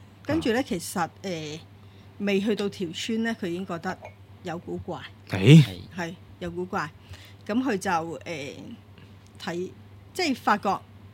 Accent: China; 因为我哋中國人都相信靈魂啊呢啲嘢啦

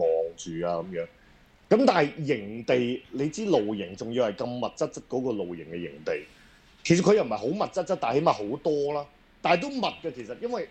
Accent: China; 你聽到我哋講嘢噶嘛？你知道我哋中國人嚟噶嘛？

